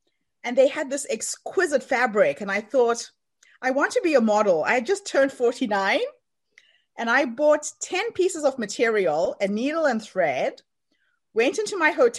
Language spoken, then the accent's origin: English; Zimbabwe; moved away as an adult; So I'm from Zimbabwe originally, moved to South Africa to get my first degree.